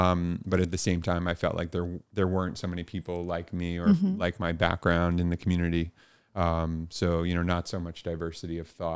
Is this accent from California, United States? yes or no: no; Hamptons, New York, United States; I was born in New York, in New York City. I lived there for about 2 years, and then I moved out to the east end of Long Island, to the Hamptons community. And I grew up there throughout my early childhood and middle school and into the early teenage years.